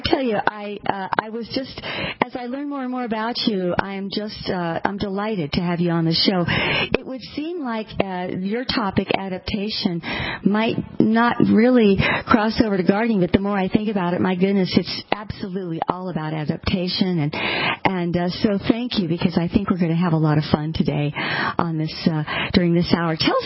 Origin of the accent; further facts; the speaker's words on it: Tucson, Arizona, United States; Rafe lives right here in my hometown of Tucson, Arizona, with his family